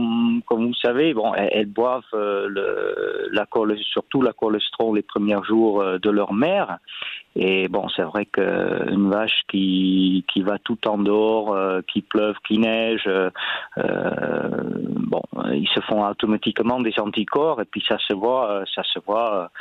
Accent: Netherlands; French is a second language; moved away as an adult; now in France; Et comme chez nous aux Pays-Bas, bon, les terrains sont très chers.

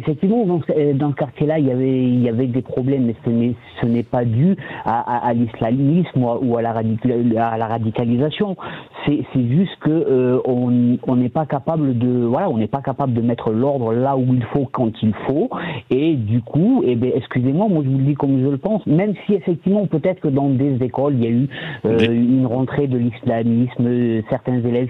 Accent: Toulouse, Occitanie, France; moi j'ai grandi à Bagatelle, c'est proche du Mirail à Toulouse, et honnêtement, moi, j'ai été dans l'école du quartier

